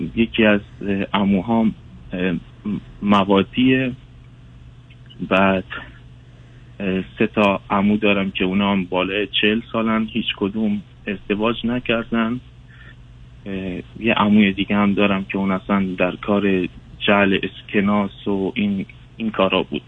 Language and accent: Persian; Sanandaj, Kurdistan, Iran; Persian is a second language; من استان سنندج لبه مرز با عراق.